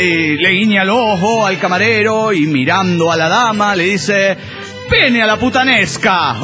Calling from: San Salvador, El Salvador; de San Salvador, El Salvador.

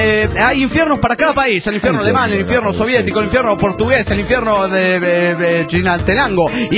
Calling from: Ciudad Juárez, Chihuahua, Mexico; de Ciudad Militarizada Juárez.

